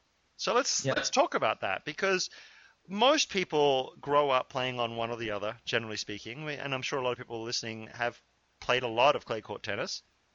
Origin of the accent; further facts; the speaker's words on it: Australia; I grew up playing in Australia where clay just wasn't a thing. I grew up playing on hard court.